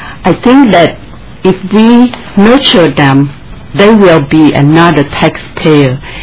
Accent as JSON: {"language": "English", "country": "Laos", "also_born_or_lived": "Singapore", "second_language": "English", "moved": "yes", "lives_now": "United States", "said": "I came to the United States 12 years ago. I learned English a little bit when I was in Laos. I got a scholarship going to Singapore learning English. Then I came to the United States."}